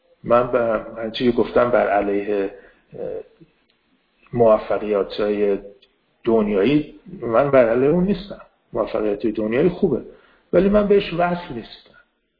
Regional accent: Iran; moved away; ولی به سال میلادی سال 78 من اومدم از ایران بیرون

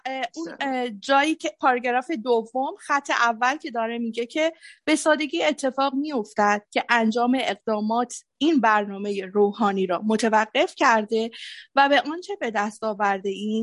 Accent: Shiraz, Fars, Iran; توی بچگیم تو ایران زندگی کردم، توی شیراز. I'm from Shiraz too.

